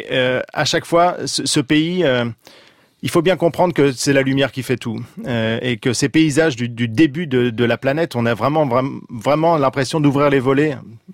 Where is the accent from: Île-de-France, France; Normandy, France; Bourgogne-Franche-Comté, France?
Normandy, France; Il y a un lien très fort avec nous, Français, et en particulier avec ma région d'origine, avec les Normands